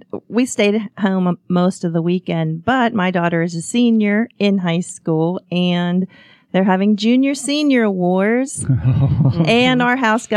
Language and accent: English; Pittsburgh, Pennsylvania, United States; also born or lived in Houston, United States; I'm from Pittsburgh, and after graduating from Penn State, I went to Houston and moved in with my sister to conquer the world